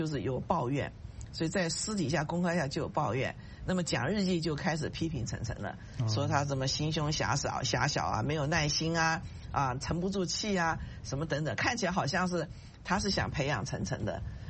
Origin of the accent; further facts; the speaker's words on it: Taiwan; 我是台湾长大的，我们过去在台湾对他的印象非常模糊啊